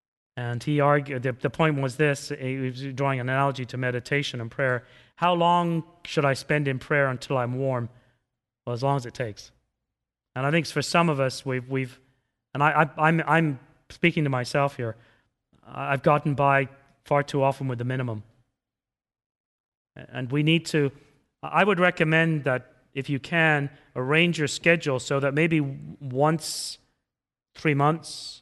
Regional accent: England, United Kingdom; I grew up in England as the son of an immigrant from the Middle East with black hair.

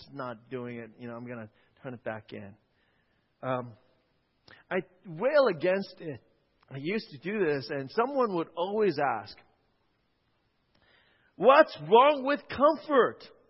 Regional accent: New York, United States; I grew up in New York. I hate being dissed.

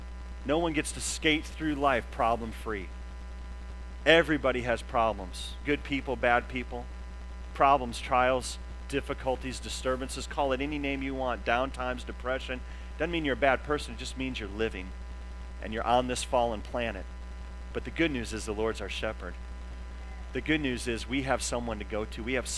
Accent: Tulsa, Oklahoma, United States; now in Southern California, United States; I'm from Southern California, so we don't have that problem, but I grew up in Tulsa.

